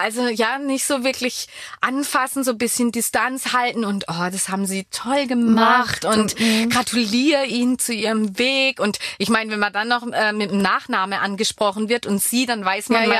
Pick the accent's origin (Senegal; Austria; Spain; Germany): Spain; German is a second language; als Spanierin muss ich mich schon immer konzentrieren, da ich einigermaßen Hochdeutsch spreche.